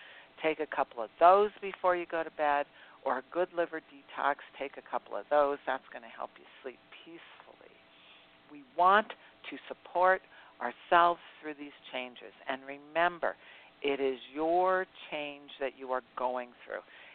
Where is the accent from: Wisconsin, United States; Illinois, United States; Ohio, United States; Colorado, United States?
Ohio, United States; Because I grew up in Ohio. And my health was not good.